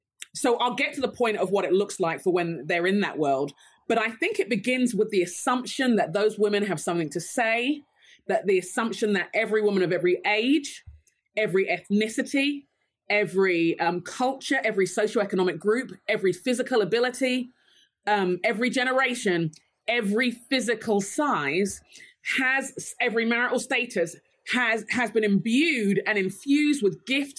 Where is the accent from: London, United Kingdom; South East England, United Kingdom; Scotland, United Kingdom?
London, United Kingdom; So I am the child of Nigerian immigrants. There's a very large Nigerian community in England. I grew up in London.